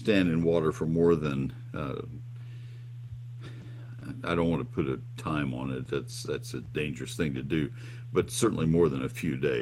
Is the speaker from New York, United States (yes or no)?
no; College Station, Texas, United States; I grew up in College Station, and they were plentiful in Brazos County.